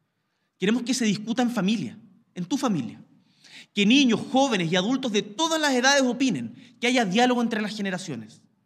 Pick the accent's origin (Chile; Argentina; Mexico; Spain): Chile; una tradición electoral y política que nos enorgullece como chilenos.